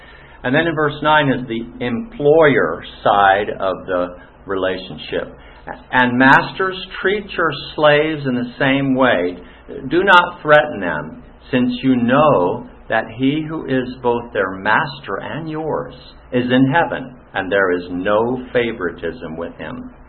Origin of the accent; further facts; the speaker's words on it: Bloomington, Indiana, United States; born there; I was born in Bloomington Hospital, Indiana.